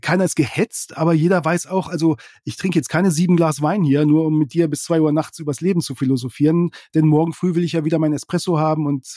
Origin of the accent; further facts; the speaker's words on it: Lower Saxony, Germany; ich komme aus Niedersachsen.